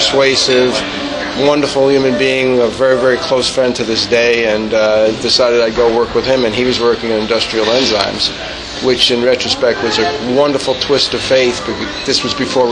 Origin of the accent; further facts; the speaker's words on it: Mineola, New York, United States; I'm from Long Island in New York.